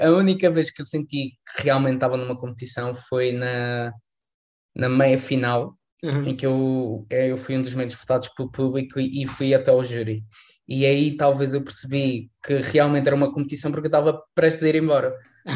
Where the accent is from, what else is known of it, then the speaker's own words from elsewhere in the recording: Madeira, Portugal; olha, eu sou da Madeira e eu tinha que fazer viagens todas